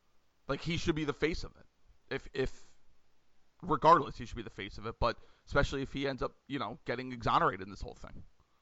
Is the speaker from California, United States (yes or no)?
no; Pennsylvania, United States; I dealt with it with Penn State fans growing up in Pennsylvania